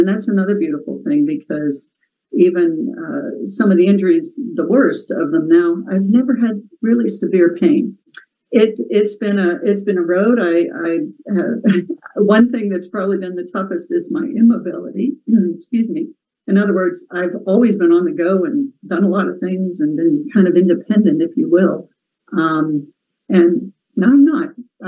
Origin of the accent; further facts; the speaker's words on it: Penn Hills, Pennsylvania, United States; also born or lived in Florida; Well, I was born in Florida. My dad was in the Air Force, and shortly, around 5 years old, we ended up moving back to Pennsylvania, where I grew up, and Penn Hills, to be exact.